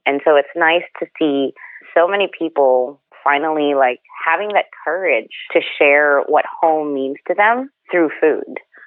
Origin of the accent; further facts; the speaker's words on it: Philippines; now in New York, United States; if I'm having problems and I grew up in the Philippines and I can't find my own food in the melting pot of New York